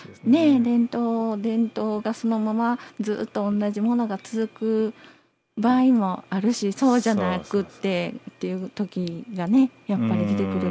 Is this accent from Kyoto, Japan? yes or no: yes; Kyoto, Japan; 実は私も京都で育ってきまして、はい、その室町の西友禅染めって言われる地域のちょっと端っこの方に住んでた感じで